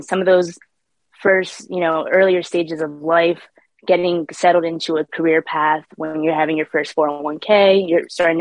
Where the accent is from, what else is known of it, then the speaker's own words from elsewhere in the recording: Pennsylvania, United States; but I'm from Pennsylvania originally.